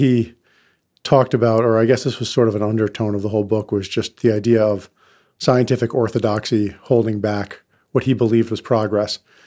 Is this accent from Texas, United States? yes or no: no; Katonah, New York, United States; So I grew up in Katona, which is the town that Bedford Falls is modeled after